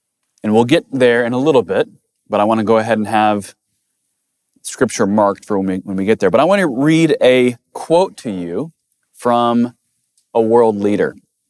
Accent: Jacksonville, Illinois, United States; now in Louisville, United States; I am a son of the Midwest. I am from Central Illinois, Jacksonville, Illinois, if anyone's ever heard of that, near Springfield.

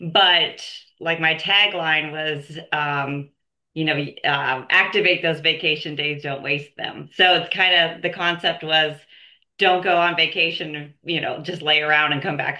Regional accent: Pennsylvania, United States; now in Charlotte, United States; I am in the Charlotte, North Carolina area. I'm a transplant from Pennsylvania, but in Charlotte now.

